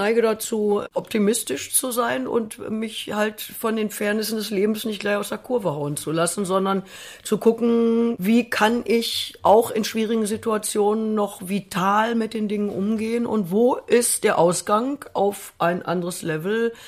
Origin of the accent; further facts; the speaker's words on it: Lünen, North Rhine-Westphalia, Germany; born there; der Ton, der in dem Ort, wo ich geboren bin, Lünen in Westfalen, wo es halt früher auch noch Zechen gab und Bergarbeiter